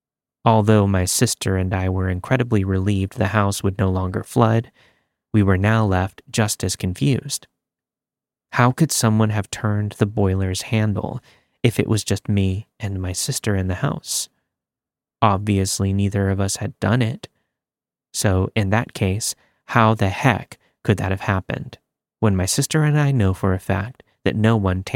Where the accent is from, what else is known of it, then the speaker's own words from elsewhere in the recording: Yorkshire and the Humber, United Kingdom; I planned to move back to my hometown in Yorkshire, England.